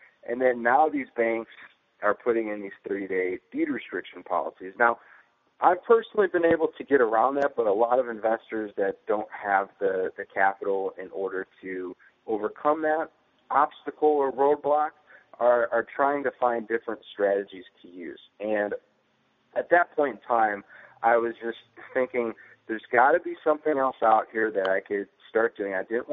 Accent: Indianapolis, Indiana, United States; I am from the Indianapolis, Indiana area

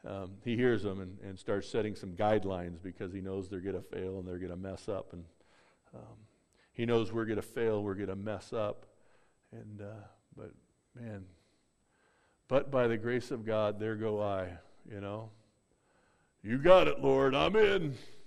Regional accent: California, United States; It's far out. I'm a Californian.

